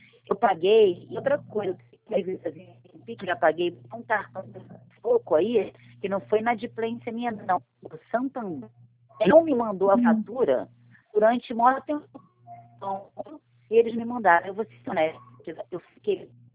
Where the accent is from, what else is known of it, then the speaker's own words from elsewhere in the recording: Duque de Caxias, Rio de Janeiro, Brazil; Então, eu sou do Saracuruna.